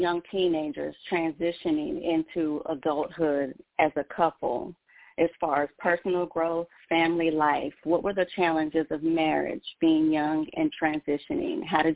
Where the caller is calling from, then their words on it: Robins Air Force Base, Georgia, United States; from Robins Air Force Base, Georgia.